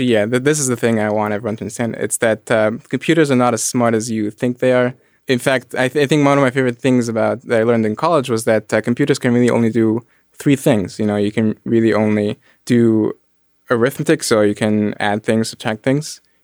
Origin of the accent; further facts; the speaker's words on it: Egypt; And so growing up in Egypt, I'm a Muslim, I don't drink.